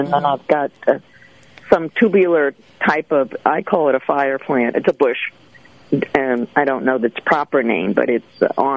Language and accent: English; Long Island, New York, United States; accent: Long Island; Long Island.